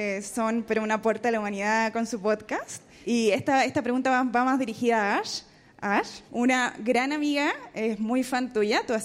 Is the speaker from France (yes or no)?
no; Chile; soy chilena.